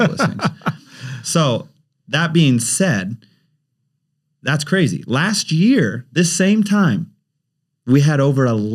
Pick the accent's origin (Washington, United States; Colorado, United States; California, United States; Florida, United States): Washington, United States; Born and raised in Washington State.